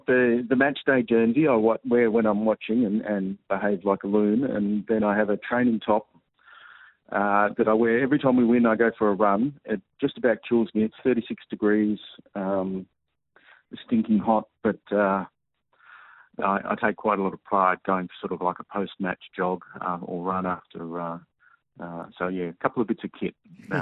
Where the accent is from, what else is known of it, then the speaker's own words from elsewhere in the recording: Mount Martha, Victoria, Australia; I grew up in Mount Martha in his summer house.